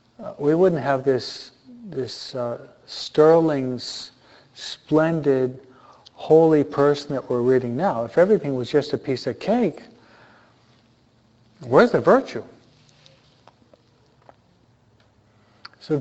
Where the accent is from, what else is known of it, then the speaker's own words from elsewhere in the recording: Philippines; accent: Filipino; English is a second language; He's not going to understand my Filipino accent, okay?